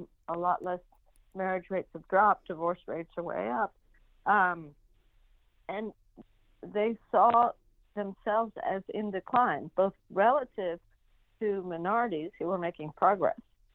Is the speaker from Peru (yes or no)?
yes; Peru; I'm from Peru. Everybody's your aunt, uncle, even if they're not.